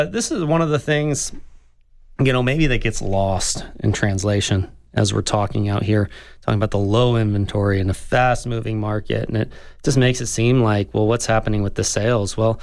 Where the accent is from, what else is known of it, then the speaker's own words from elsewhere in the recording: Dallas, Texas, United States; born there; now in Arizona, United States; And you know, I was born in Dallas, Texas, not Dallas, Texas.